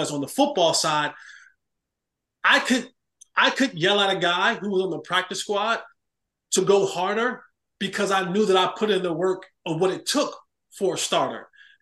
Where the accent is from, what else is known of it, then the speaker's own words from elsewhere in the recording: Roselle, New Jersey, United States; Yeah, I was, you know, born and raised in New Jersey, Roselle, New Jersey. And I was raised by my grandmother, myself and my two brothers.